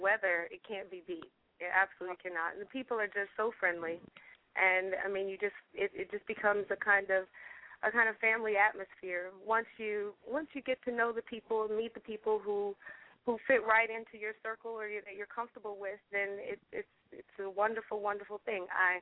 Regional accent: Upper Marlboro, Maryland, United States; also born or lived in Washington, D.C.; I was born and raised in Washington, D.C., raised in the Upper Marlboro area.

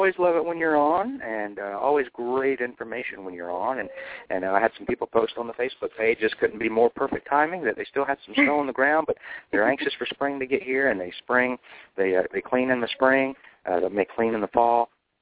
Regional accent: Atlanta, Georgia, United States; launch the tour in Atlanta, my hometown, by doing a national webinar at the CDC headquarters in Atlanta.

